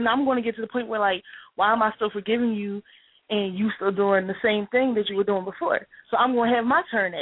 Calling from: Philadelphia, Pennsylvania, United States; I'm from Philly.

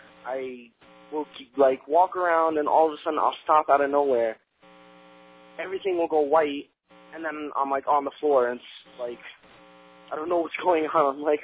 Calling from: New York, United States; I'm calling from New York.

